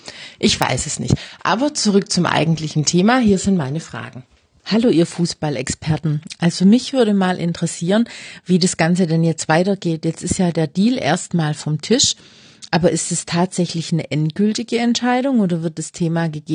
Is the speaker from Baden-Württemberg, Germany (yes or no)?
yes; Stuttgart, Baden-Württemberg, Germany; ich komme aus Stuttgart.